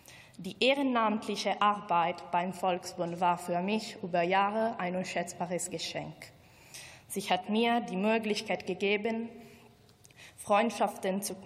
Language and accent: German; Italy; ich komme aus Italien.